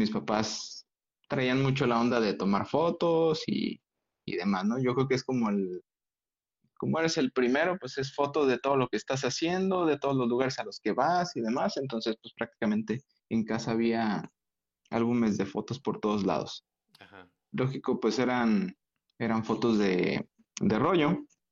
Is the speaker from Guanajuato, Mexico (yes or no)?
no; Guadalajara, Jalisco, Mexico; Pues mira, yo soy de la ciudad de Guadalajara.